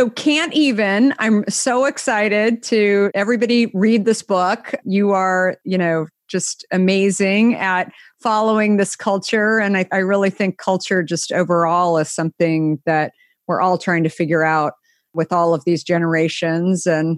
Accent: Scottsdale, Arizona, United States; I grew up in Scottsdale, but when it was 100,000 people in Scottsdale, not what it is today.

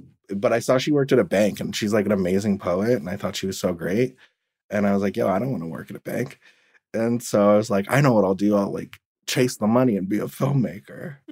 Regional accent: Midwest, United States; I think there's a lot of like invalidation of like my own experience that came along with growing up in the Midwest.

